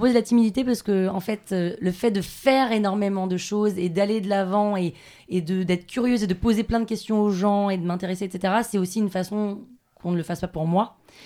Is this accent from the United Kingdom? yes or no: yes; London, United Kingdom; je suis née à Londres parce que mon père était expat. Et j'ai vécu 8 ans là-bas.